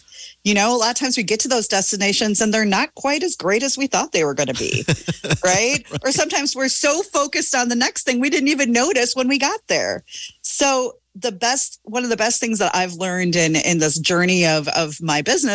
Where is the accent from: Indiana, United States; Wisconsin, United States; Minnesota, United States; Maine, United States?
Wisconsin, United States; Richland Center; I actually met my now husband in my 40s in my hometown of Richland Center at the bowling alley.